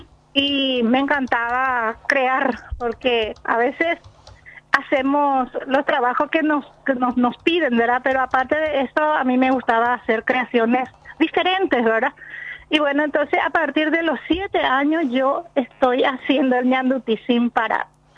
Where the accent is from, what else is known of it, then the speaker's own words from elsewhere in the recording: Pirayú, Paraguarí, Paraguay; Pero yo soy de Pirayú. Soy artesana de Pirayú.